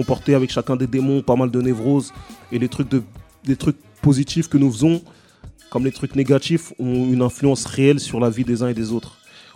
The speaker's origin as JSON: {"language": "French", "country": "Togo", "said": "Moi, je suis originaire du Togo, ça se trouve dans le golfe de Guinée, entre le Bénin et la Côte d'Ivoire."}